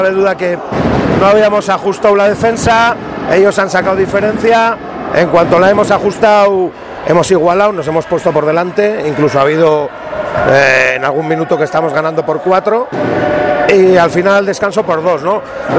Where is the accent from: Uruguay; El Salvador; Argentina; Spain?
Spain; Navarre; es de la tierra como yo, navarro